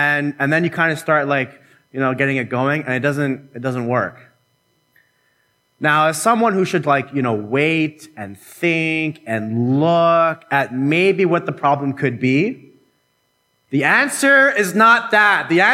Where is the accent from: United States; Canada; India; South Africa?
Canada; I'm saying please, because I'm Canadian.